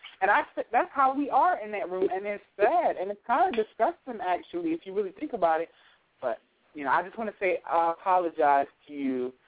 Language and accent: English; Eastern Shore, United States; And I don't know if y'all know because I'm from the Eastern Shore.